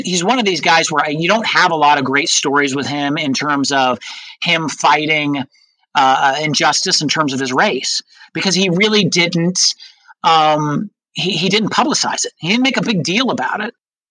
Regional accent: Iowa, United States; I think obviously growing up in Iowa and being a Hawkeye fan

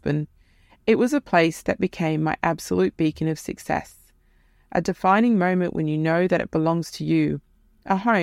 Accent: Alice Springs, Northern Territory, Australia; born there; I was born in Alice Springs, the true Aboriginal name being Mbamtra, belonging to the Arrernte people, traditional owners.

